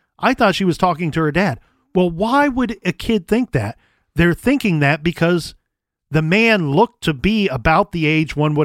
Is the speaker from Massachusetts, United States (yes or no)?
no; Columbus, Ohio, United States; I know from growing up, born and raised in Columbus, here in Columbus